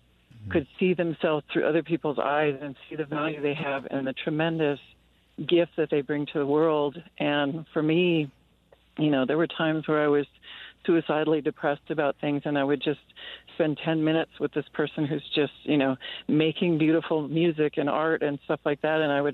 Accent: Albuquerque, New Mexico, United States; You know, I was raised out here in Albuquerque, going to, like, ballet

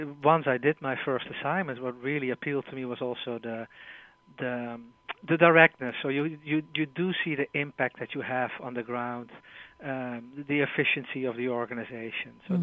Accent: Netherlands; Yeah, so I'm originally from Holland

